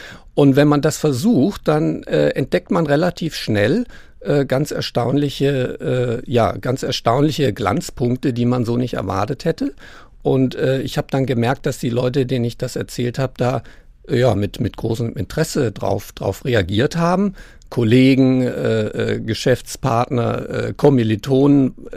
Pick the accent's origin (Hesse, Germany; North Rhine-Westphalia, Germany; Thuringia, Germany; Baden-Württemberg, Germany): Hesse, Germany; Kassel; Also ich bin Kassler, Kasseläner, wie man will.